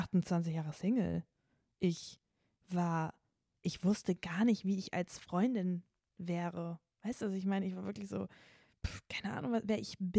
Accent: Northern Germany, Germany; da wo ich herkomme aus dem Norden, also frühere BRD

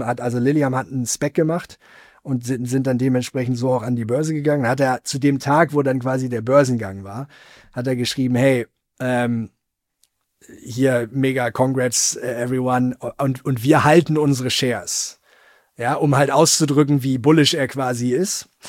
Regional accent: Schleswig-Holstein, Germany; wenn ich in Schleswig-Holstein dann so unterwegs bin, in den Dörfern und Städten, wo ich aufgewachsen bin

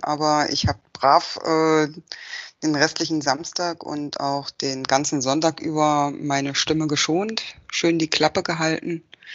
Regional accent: Magdeburg, Saxony-Anhalt, Germany; bin aus Magdeburg und arbeite hier im Bereich Versicherungen.

